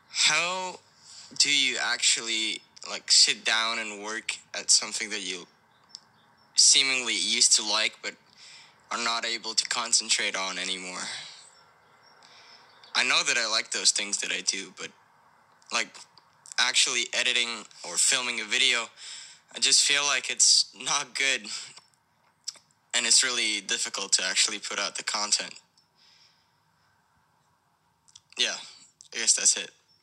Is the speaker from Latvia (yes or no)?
yes; Latvia; I'm from Latvia, and I have a question.